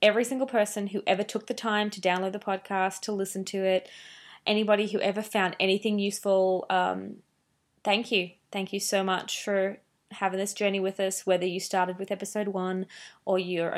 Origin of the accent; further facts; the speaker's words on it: Australia; I'm from Australia.